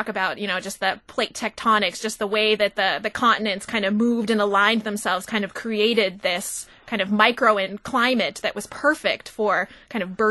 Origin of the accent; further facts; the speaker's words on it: Washington, United States; I thought I knew growing up in Washington, but no, really, there's this really exciting world of local apples that I was really discovering after I moved here to Wisconsin, which is kind of ironic, being from Washington.